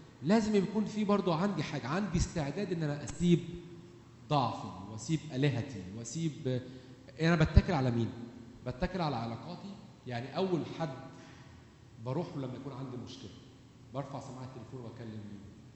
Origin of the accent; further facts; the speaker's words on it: Egypt; اللي هو اجدادنا يعني كمصريين طبعا كان في فرعون كان بيعبدوا اوثان وكده.